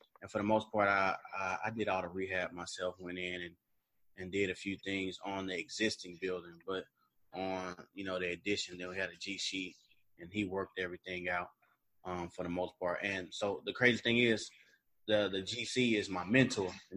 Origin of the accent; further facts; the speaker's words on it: Monroe, Louisiana, United States; I have a few in my hometown in Monroe, Louisiana.